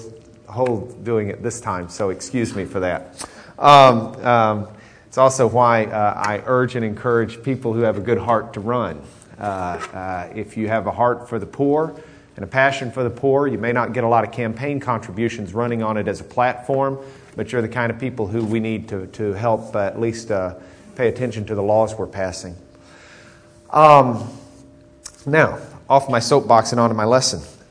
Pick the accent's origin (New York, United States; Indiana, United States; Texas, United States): Texas, United States; Lubbock; I think in part because we grew up in Lubbock